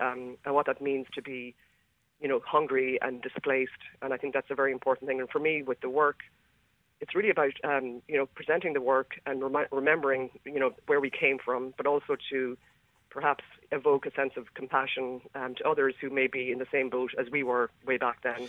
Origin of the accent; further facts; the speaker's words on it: Ireland; I grew up in Ireland in the 80s